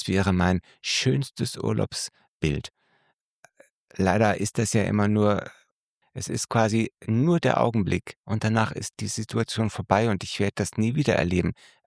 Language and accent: German; Northern Germany, Germany